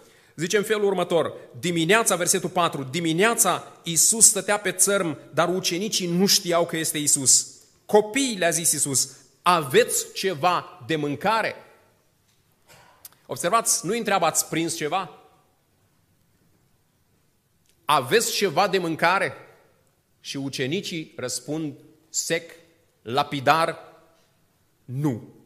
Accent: Botoșani, Botoșani County, Romania; eram încă acasă în orașul meu natal, în Botoșani.

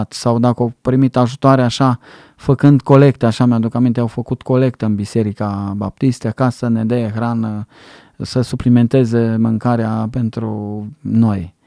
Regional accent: Romania; știu care este, de unde provin eu. Îmi știu originea. și mă bucur că sunt român.

